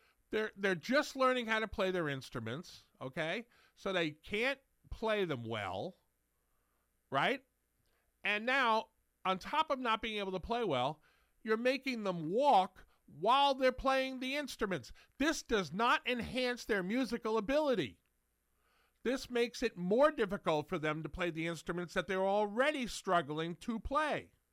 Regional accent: New York City, New York, United States; because I grew up in New York City and I worked at Macy's.

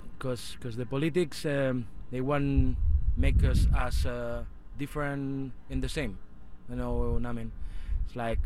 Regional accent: Galicia, Spain; now in Barcelona, Spain; We are the, supposedly we are from Spain, but in Barcelona we are just Galician people, gallegos, I say.

